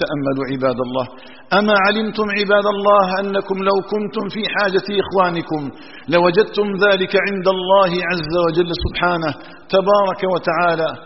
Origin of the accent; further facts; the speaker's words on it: Algeria; اللهم اجعل بلادنا الجزائر آمنة مطمئنة